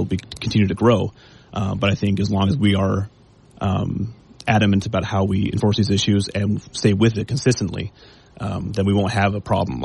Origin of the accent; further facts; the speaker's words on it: West Valley City, Utah, United States; So I grew up in West Valley City, up near Salt Lake.